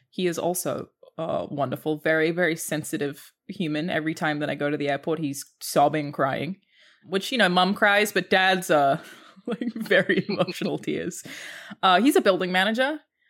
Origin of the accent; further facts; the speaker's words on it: Cairns, Queensland, Australia; if you read through any of my diaries from when I was growing up in Cairns, my life was video games and my dog.